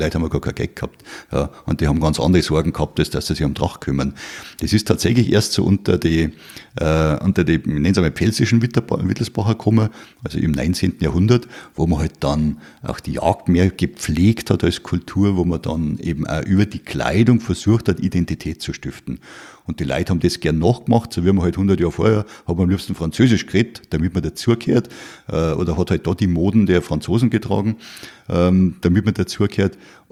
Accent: Munich, Bavaria, Germany; born there; Ich bin ja in München geboren, in Neuhausen, und habe ein paar Stadtteile durchgemacht, bis ich dann in Tudering gelandet bin.

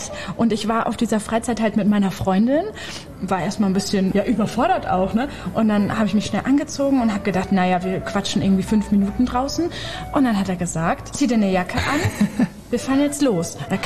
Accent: Hamburg, Germany; Und wir kommen jetzt zum Beispiel aus Hamburg

